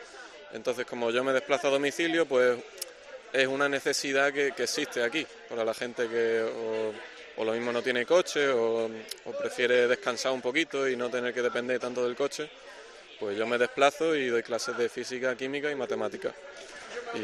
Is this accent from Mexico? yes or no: no; Ronda, Andalusia, Spain; also born or lived in Granada; No, yo soy de Ronda, de Málaga.